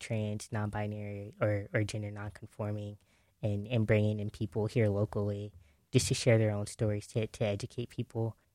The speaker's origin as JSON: {"language": "English", "town": "Dayton", "region": "Ohio", "country": "United States", "tie": "born or raised there", "said": "Mm-hmm. Yeah, so I grew up in West Dayton, was a product of the Dayton Public Schools."}